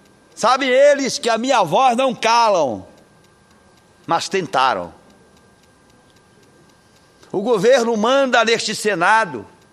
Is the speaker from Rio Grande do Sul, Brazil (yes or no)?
no; Belém, Pará, Brazil; meu querido país, minha terra querida de Belém do Pará